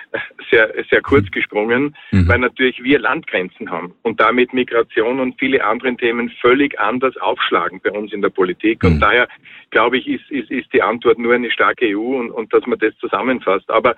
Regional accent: Salzburg, Austria; Ich rufe gerade aus dem Auto an, aber bin aus Salzburg

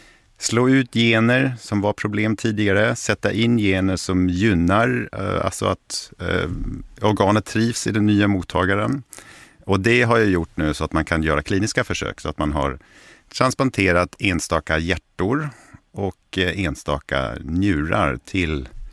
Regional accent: Germany; Swedish is a second language; Jag är tysk i botten, så jag kanske säger fel ibland.

